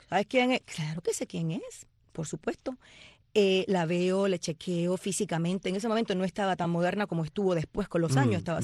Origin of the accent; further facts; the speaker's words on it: Puerto Rico; después, bueno, me crié en Puerto Rico, ¿no?